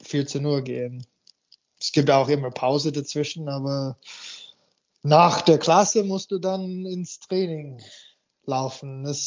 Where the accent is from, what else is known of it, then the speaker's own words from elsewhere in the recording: Canada; now in Germany; Ja, ich bin in Kanada aufgewachsen